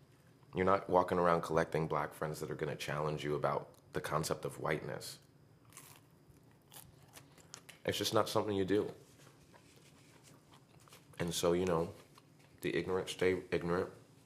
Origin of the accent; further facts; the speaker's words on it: United States; born there; I was born in America. I dropped out of high school, educated myself.